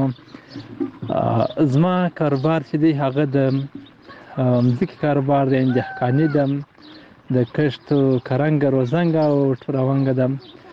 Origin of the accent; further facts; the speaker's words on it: Helmand, Afghanistan; د هلمند ولایت د ندلی ولسوالۍ یم.